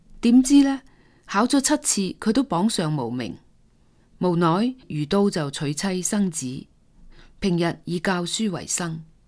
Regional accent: China; 我们中国人有个传统，每年到年廿三都要祭祖

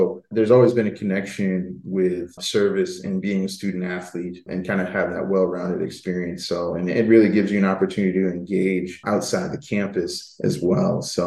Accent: Corning, New York, United States; now in Buffalo, United States; I grew up in Corning, New York. So when I was a track athlete in high school, I ran for Western.

